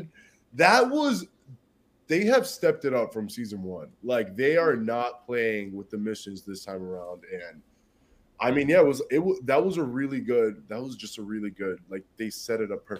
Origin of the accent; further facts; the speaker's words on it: New Jersey, United States; now in Miami, United States; I'm from Jersey. I live in the city. I live in Miami.